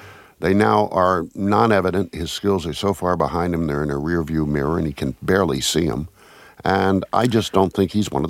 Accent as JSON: {"language": "English", "region": "the South", "country": "United States", "tie": "born or raised there", "said": "I just don't think that that's what I was raised in the South to be about."}